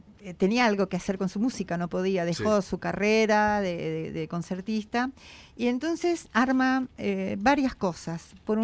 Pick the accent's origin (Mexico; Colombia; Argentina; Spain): Argentina; Mar del Plata, Buenos Aires Province; Me crié en Mar del Plata